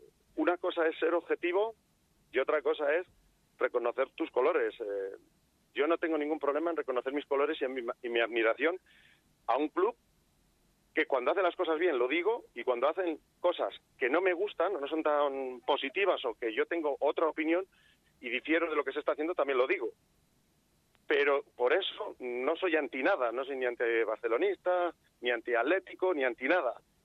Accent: Palencia, Castile and León, Spain; born there; Yo nací en Palencia y la película se estrenará el 27 de junio en Palencia, que es la ciudad que me vio nacer y desde donde yo admiré a la Quinta del Buitragueño desde pequeñito.

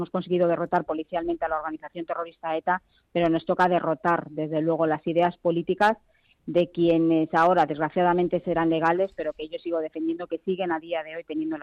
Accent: Basque Country, Spain; especialmente en mi tierra, en el País Vasco

